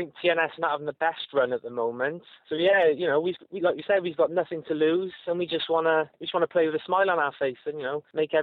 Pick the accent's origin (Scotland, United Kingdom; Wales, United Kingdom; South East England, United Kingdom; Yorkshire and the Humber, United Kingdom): Wales, United Kingdom; Barry; I'm from Barry myself, so there's no greater buzz than playing for your hometown club.